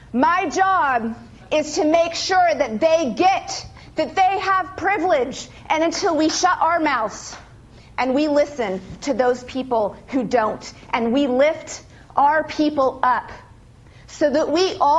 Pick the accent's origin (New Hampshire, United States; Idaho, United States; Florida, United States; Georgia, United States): Idaho, United States; and I am from Idaho. We are so white.